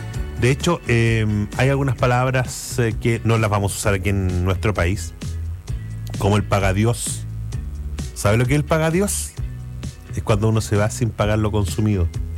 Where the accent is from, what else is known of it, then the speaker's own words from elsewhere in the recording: Chile; Que no comúnmente, reitero, nos afectan a nosotros como chilenos